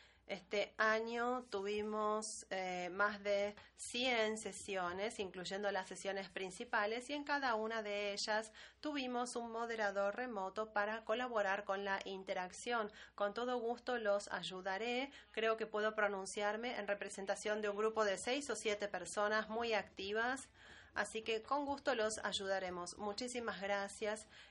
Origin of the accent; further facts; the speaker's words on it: Brazil; soy de Brasil, soy fellow.